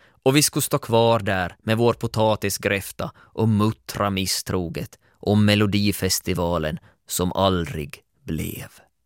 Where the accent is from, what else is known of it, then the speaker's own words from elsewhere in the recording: Finland; Det första alla skulle lyfta upp om oss var att vi kommer från Finland.